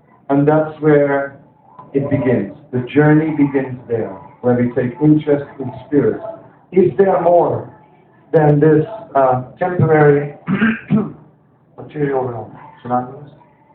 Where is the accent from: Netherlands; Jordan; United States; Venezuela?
Netherlands; After all, I'm not from India, you know, I wasn't born in India. I'm from the Netherlands, and it's a very different kind of place.